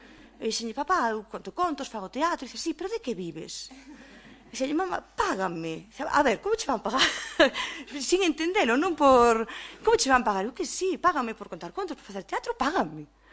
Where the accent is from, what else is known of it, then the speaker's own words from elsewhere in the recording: Maniños, Galicia, Spain; son de Maniños, e se coñece desa zona, está a Fene, e logo unha das parroquias semirurais en Maniños que está pegada a Mugardos.